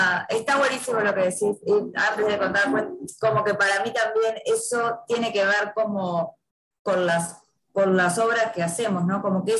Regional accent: Uruguay; also born or lived in Buenos Aires; Yo soy uruguaya, ¿no? Y un día era estudiante de psicología acá, y un día tenía 22 años y conocí a un argentino, me enamoré y me fui a vivir a Buenos Aires.

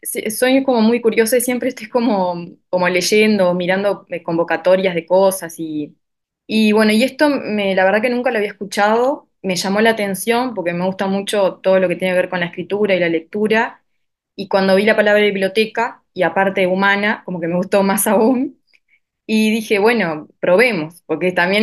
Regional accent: interior, Uruguay; moved away; Soy estudiante de la UDELAR hace ya más de 10 años. Me vine del interior en el 2009, fines del 2009, para arrancar en el 2010.

